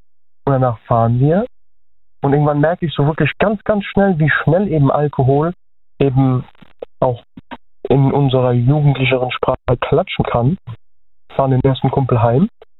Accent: Heidelberg, Baden-Württemberg, Germany; Ich komme aus Heidelberg.

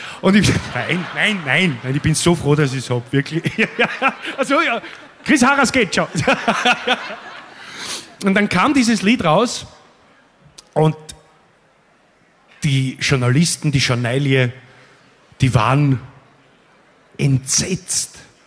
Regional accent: Vienna, Austria; Ich bin nämlich aus Wien

